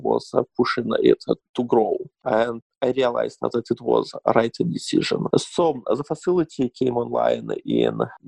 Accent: Yekaterinburg, Sverdlovsk Oblast, Russia; I launched my first small facility in my hometown of Yekaterinburg in 2015

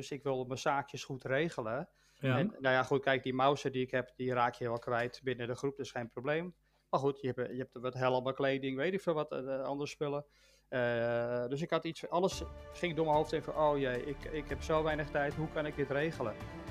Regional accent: Amsterdam, North Holland, Netherlands; now in Almere, Netherlands; Ik kom uit Amsterdam en ik heb gezegd, Almere wil ik niet doodgevonden worden. Nou ja, dat is toch gebeurd. maar goed, ik woon er alweer inmiddels 22, bijna 23 jaar.

